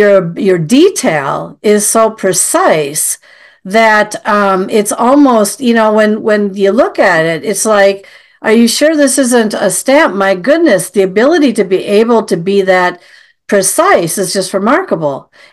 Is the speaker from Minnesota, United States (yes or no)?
yes; Minnesota, United States; I mean, I'm from Minnesota, And up we call it the North Shore, up to where I live.